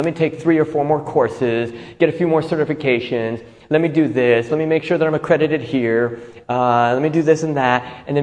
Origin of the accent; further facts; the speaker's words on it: San Diego, California, United States; I'm Latin. I come from tropical areas. I grew up in San Diego, California.